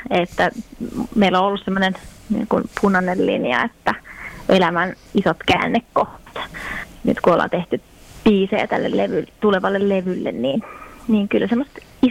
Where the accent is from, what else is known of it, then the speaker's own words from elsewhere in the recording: Teuva, South Ostrobothnia, Finland; now in Pietarsaari, Finland; ja mä oon alun perin Teualta kotoisin, mutta tällä hetkellä asustelen Pietarsaaressa eli täällä Pohjanmaalla edelleen.